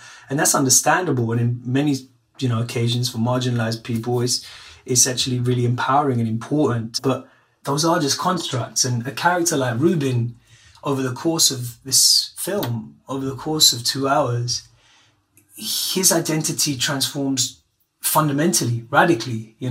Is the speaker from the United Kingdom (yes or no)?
yes; United Kingdom; Then in the 90s, I'm British Pakistani. Post 9/11, I'm British Muslim. Now I just would say I'm British because this is what British looks like.